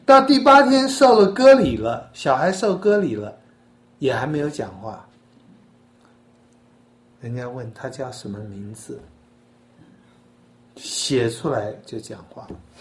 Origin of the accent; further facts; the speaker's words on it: China; 我们中国人有姓有名，最多有个号，我们中国人没有 middle name